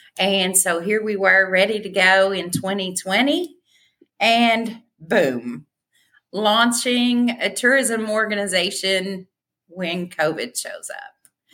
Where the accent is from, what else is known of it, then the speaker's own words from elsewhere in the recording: Stearns, Kentucky, United States; So I grew up in Stearns, Kentucky. It is definitely a part of the Kentucky Wildlands. And so it's located in McCreary County in the southern part of Kentucky.